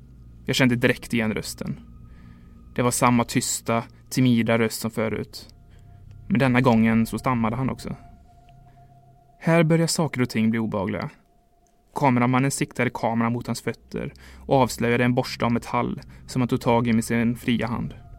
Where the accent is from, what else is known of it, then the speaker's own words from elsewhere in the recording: Brampton, Ontario, Canada; now in Ottawa, Canada; Speciellt sedan jag flyttade till Ottawa. Men nu är jag tillbaka hemma i Brampton med min pappa.